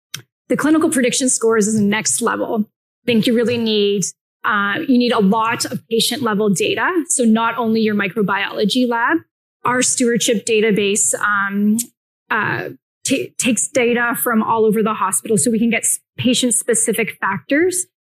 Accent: Canada; I probably have a different view of this being Canadian.

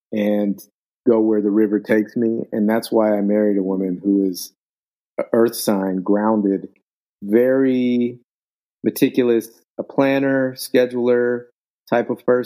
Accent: Los Angeles, California, United States; oh, I grew up in Echo Park.

